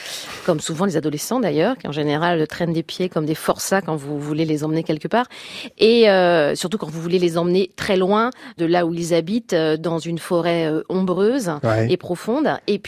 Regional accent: Île-de-France, France; Je viens de banlieue parisienne, de la Seine-Saint-Denis. Je peux vous dire que j'avais très très envie de quitter cet endroit.

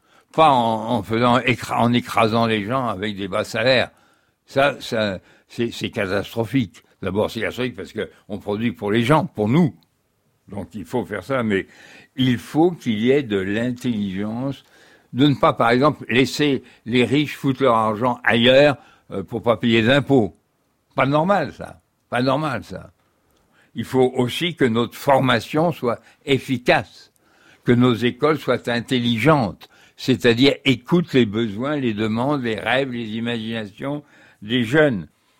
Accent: Paris, Île-de-France, France; Quand j'étais gamin, je vivais dans Paris occupé

